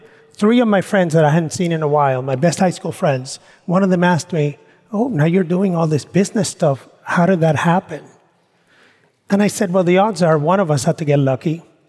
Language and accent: English; Mayagüez, Puerto Rico; one that was really close to my hometown of Mayagüez